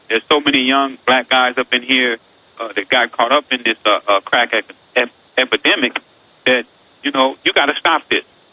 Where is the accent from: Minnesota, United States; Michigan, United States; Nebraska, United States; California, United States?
California, United States; Well, you know, I grew up in South Central. I was illiterate.